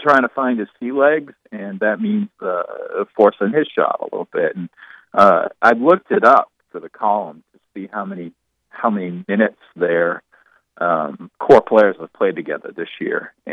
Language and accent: English; Bath, Maine, United States; I grew up in Bath